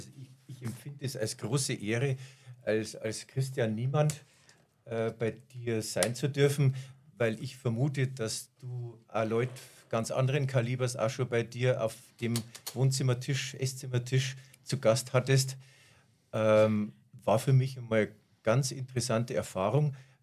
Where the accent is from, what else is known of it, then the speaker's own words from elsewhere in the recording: Traunstein, Bavaria, Germany; Und so bin ich dann in meiner Heimatstadt Traunstein im Jahre 1989